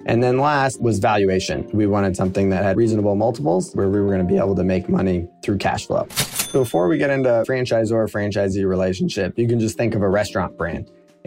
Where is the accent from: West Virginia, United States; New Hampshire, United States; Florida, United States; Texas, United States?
Florida, United States; Growing up in Florida, my brother and I would have conversations when we were younger about, wouldn't it be fun to start a business together?